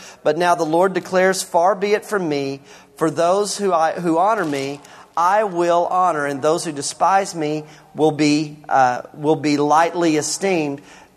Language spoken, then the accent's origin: English; Canyon, United States; I remember growing up, I'm from Canyon